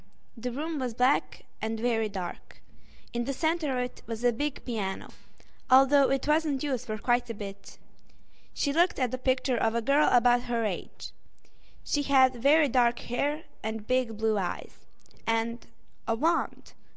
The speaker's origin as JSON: {"language": "English", "town": "Novi Sad", "region": "Vojvodina", "country": "Serbia", "said": "I'm 12 and I come from Serbia. I go to Žarko Zrenjanin Primary School in Novi Sad."}